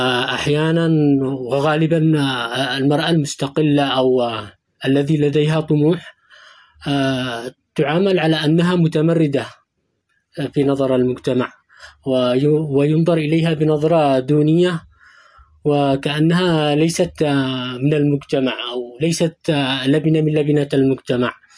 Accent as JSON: {"language": "Arabic", "country": "Yemen"}